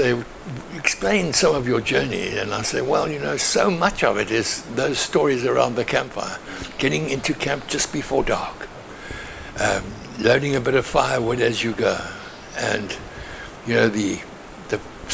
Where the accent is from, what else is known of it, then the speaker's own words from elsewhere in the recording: KwaZulu-Natal, South Africa; born there; I was born here in Zululand, north of the Tugela River, and I was the youngest of three boys, and born of a missionary family and teachers